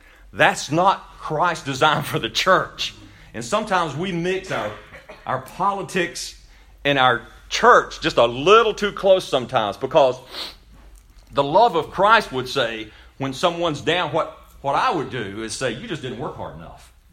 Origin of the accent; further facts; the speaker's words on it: United States; I struggle with it because I'm an American.